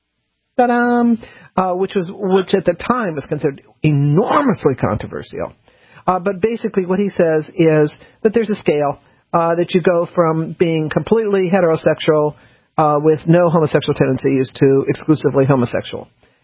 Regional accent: New Orleans, Louisiana, United States; born there; And you have to remember, I was born in New Orleans.

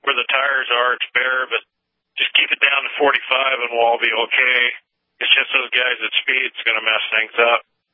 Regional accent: La Grande, Oregon, United States; also born or lived in Idaho; Oregon and Idaho, and it snows and gets cold there, too. We have the road closed over there in La Grande, Oregon, where I live

